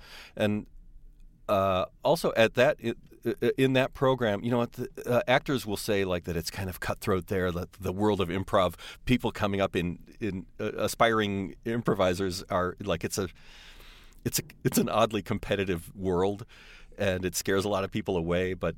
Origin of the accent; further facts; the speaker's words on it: Michigan, United States; I grew up in the suburbs of Detroit. Went to school there, Michigan State University, started out in advertising.